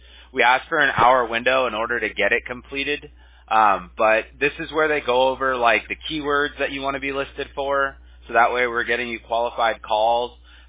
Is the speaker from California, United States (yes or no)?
yes; California, United States; But I grew up in California, so we used to go deep sea fishing.